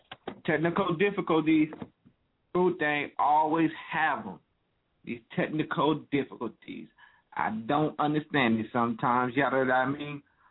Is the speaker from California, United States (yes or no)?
yes; California, United States; also born or lived in Northwest; I come from the Yay area, you know what I mean? And I come from the Northwest.